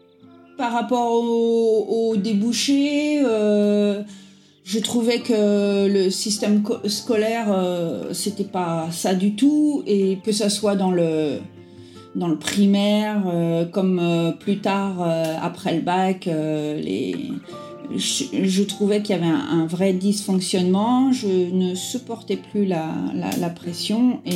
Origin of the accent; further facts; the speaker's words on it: Paris, Île-de-France, France; moved away as an adult; also born or lived in Sèvres; parisienne. J'ai habité à Paris et à Sèvres. Alors, on avait une vie confortable en France. Et si on a quitté la France